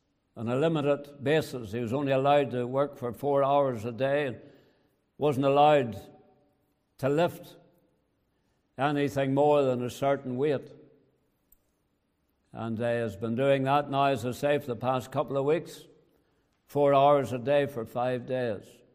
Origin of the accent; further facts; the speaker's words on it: Northern Ireland, United Kingdom; now in Canada; We've been in Canada a total of 31 years. But I'm still an Ulster man, I'm not a Canadian. And it's good to be back home in Ulster once again.